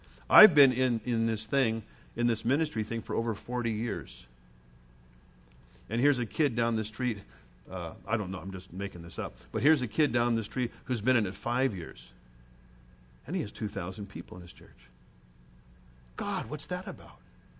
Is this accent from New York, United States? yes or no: no; Lexington, Kentucky, United States; the Baptist church I grew up in Lexington, Kentucky, boy, we loved the pastor.